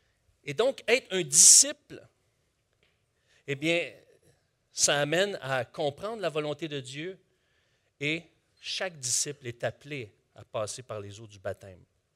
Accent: Quebec, Canada; en tant que Québécois, on a assisté pour la plupart d'entre nous à des baptêmes d'enfants. Moi-même, je suis né dans une famille catholique non pratiquante, mais j'ai été baptisé étant bébé.

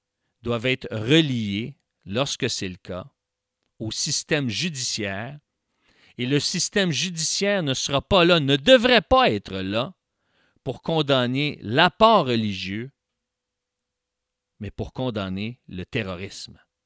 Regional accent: Quebec, Canada; Plus près, chez nous, au Québec

